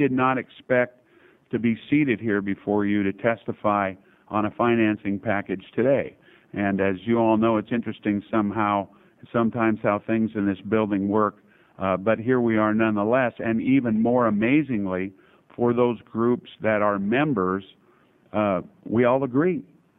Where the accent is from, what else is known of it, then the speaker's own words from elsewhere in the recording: Medford, Oregon, United States; As most of you know, I'm from Medford.